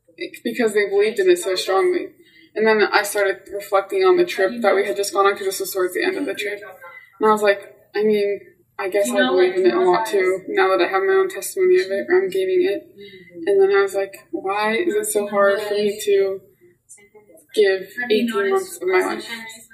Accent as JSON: {"language": "English", "region": "Colorado", "country": "United States", "said": "They were all from Utah. I was from Colorado."}